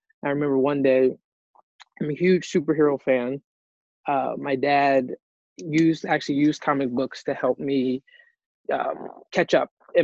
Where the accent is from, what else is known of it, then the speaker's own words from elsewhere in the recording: Columbus, Ohio, United States; But yeah, like you said, I grew up in Columbus, Ohio. And I was attending public school, Columbus City Public Schools.